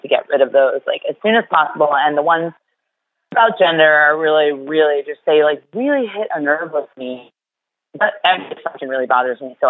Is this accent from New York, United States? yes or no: yes; New York City, New York, United States; we're from New York City. We toured from New York to here.